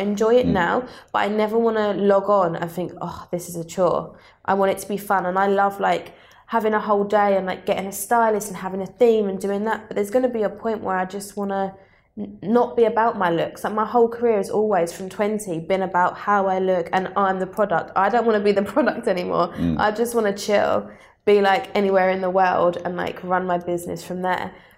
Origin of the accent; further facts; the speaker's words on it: Southend, East of England, United Kingdom; I grew up in Southend, so there's not a lot of money there.